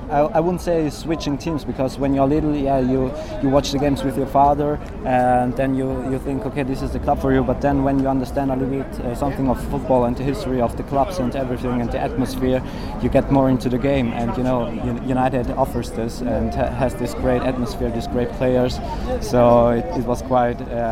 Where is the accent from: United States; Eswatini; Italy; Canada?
Italy; Trentino-Alto Adige; now in Munich, Germany; I'm from Italy. I'm from South Tyrol